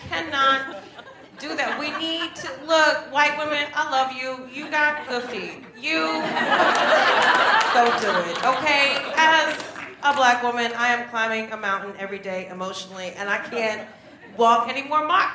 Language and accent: English; United States; born there; I was born in America, and I feel that way when I come back